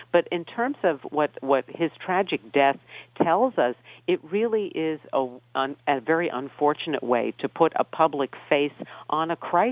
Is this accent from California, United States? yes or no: no; New York City, New York, United States; growing up in New York City.